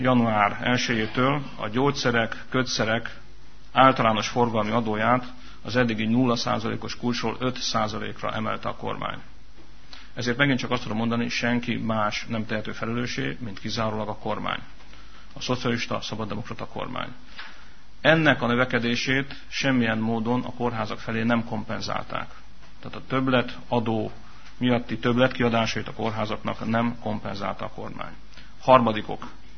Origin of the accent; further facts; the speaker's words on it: Csorna, Győr-Moson-Sopron, Hungary; born there; Önök nyilván jól tudják, hogy én csornai születésű vagyok, és csornai választókerületben választottak meg képviselőnek.